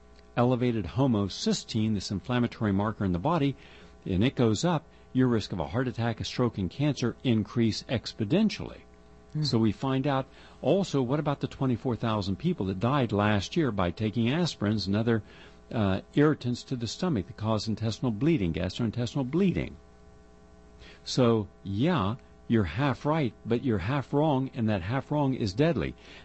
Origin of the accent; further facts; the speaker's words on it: West Virginia, United States; I'm from West Virginia. You know, if you do enough bad stuff, you're going to get called out on it.